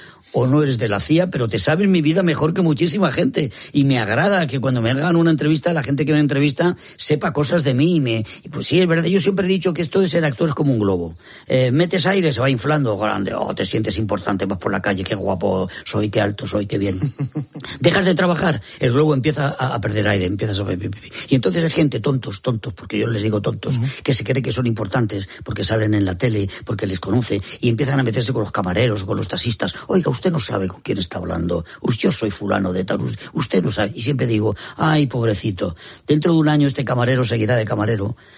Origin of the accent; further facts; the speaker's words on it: Madrid, Community of Madrid, Spain; pero que soy de Madrid, de 5 generaciones de madrileño.